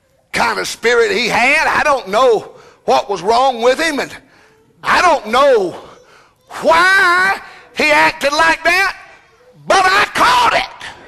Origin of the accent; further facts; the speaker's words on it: Bryson City, North Carolina, United States; I'm from Bryson City.